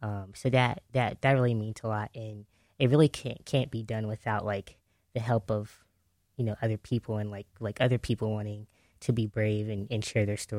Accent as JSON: {"language": "English", "town": "Dayton", "region": "Ohio", "country": "United States", "tie": "born or raised there", "said": "Mm-hmm. Yeah, so I grew up in West Dayton, was a product of the Dayton Public Schools."}